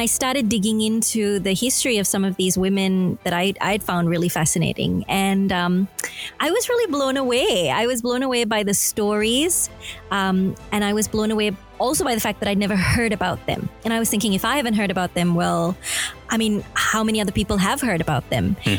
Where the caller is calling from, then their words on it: Melbourne, Victoria, Australia; I am in Melbourne. I'm at the Faith FM studios in Melbourne, Australia.